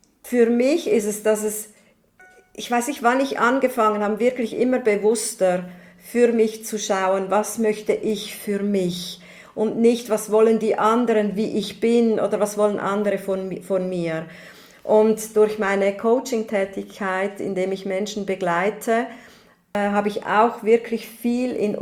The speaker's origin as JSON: {"language": "German", "country": "Switzerland", "said": "Ich bin Schweizerin"}